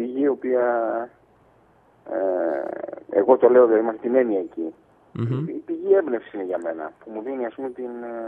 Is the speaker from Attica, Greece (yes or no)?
yes; Athens, Attica, Greece; δεν μεγάλωσα σε κανένα χωριό, μεγάλωσα στην Αθήνα. Με γονείς αστικής μαλλονοτροπίας, ειδικά από την πλευρά του πατέρα μου, ήταν μικρασιατικής καταγωγής, Κωνσταντινοπολίτης.